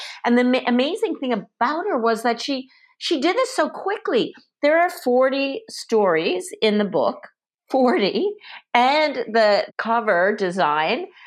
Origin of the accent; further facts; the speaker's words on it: Newfoundland and Labrador, Canada; even though I'm from Newfoundland, and as I said, we're swimming in it